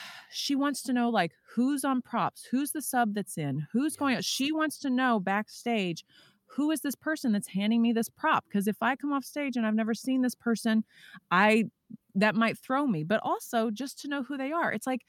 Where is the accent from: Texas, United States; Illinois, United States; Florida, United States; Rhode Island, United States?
Texas, United States; I'm from Texas originally.